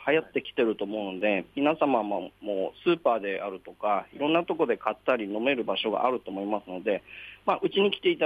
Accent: Chofu, Tokyo, Japan; 自分は調布出身なんですけども

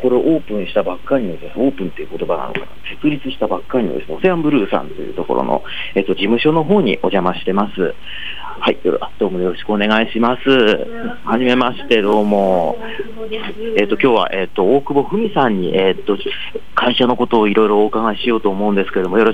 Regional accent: Shizuoka, Japan; 地元の静岡で

